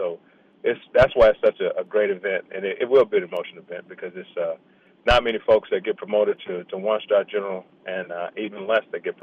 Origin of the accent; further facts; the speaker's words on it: Atlanta, Georgia, United States; As a kid growing up in Atlanta, I had an ROTC instructor that asked me what I wanted to do.